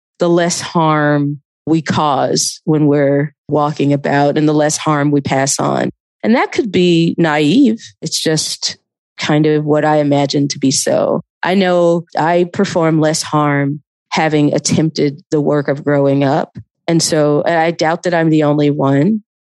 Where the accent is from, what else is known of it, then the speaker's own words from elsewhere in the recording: Athens, Georgia, United States; also born or lived in Atlanta; like I was living in Atlanta, but I grew up in Athens.